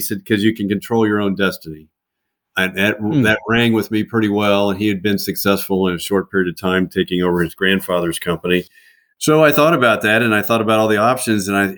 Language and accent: English; Prairie Village, Kansas, United States; I'm a local product all the way through. I grew up in Prairie Village, Kansas, went to Shawnee Mission East High School.